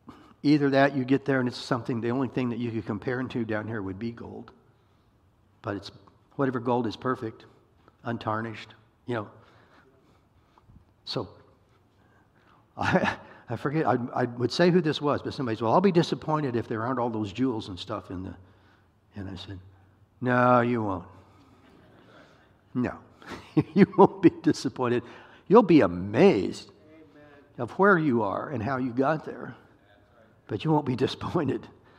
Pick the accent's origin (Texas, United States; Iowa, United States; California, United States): Iowa, United States; Because I'm from Iowa.